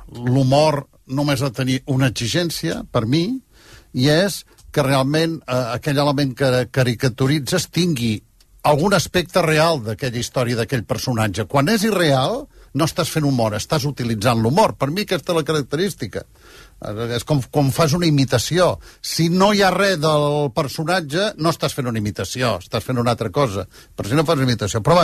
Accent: Catalonia, Spain; accent: Catalan; Com que jo tinc molt accent, quan parlo en castellano, tengo bastante acento

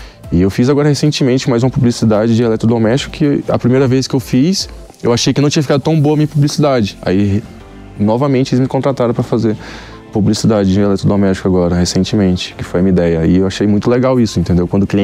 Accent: Goiânia, Goiás, Brazil; now in São Paulo, Brazil; Eu era anônimo, saí de Goiânia, tive que mudar para São Paulo justamente por esses motivos, entendeu?

